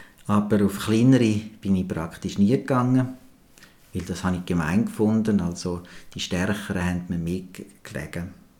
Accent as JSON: {"language": "German", "region": "Zurich", "country": "Switzerland", "tie": "born or raised there", "said": "Also, aufgewachsen bin ich in Zürich. Ich hatte eigentlich eine sehr schöne Kindheit, muss ich sagen. Also, ich bin behütet aufgewachsen, an einem schönen Örtchen, am Friesenberg."}